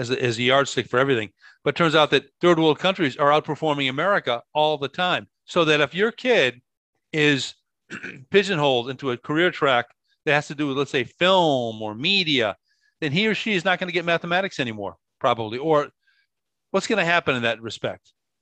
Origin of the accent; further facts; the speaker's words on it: New York, United States; moved away as an adult; also born or lived in Florida; now in Peru; I'm an expat American. I'm from New York, but we lived in Florida a long, long time. Then I ended up becoming an expat. We moved to Peru.